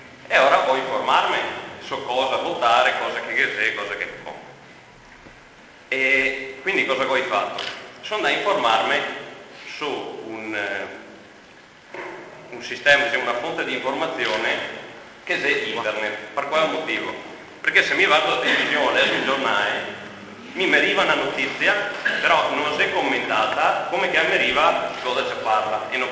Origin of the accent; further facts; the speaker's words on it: Cittadella, Veneto, Italy; sono di Cittadea